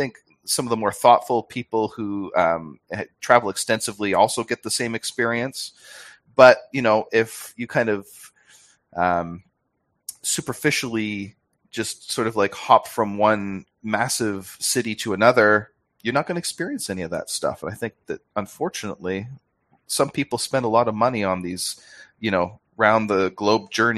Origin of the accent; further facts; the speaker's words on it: Canada; now in Australia; I'm a Canadian. I live in Australia now.